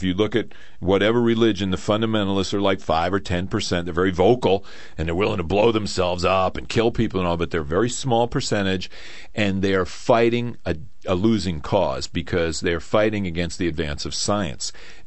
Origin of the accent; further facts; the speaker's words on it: New Jersey, United States; Now, the guys I grew up with in New Jersey on the streets would say, ah, that's a bunch of mumbo jumbo.